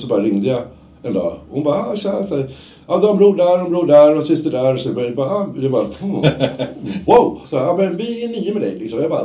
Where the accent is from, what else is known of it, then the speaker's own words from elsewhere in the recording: Haninge, Stockholm County, Sweden; Jag är uppvuxen ute i Haninge, i mitt högstadie och sådär.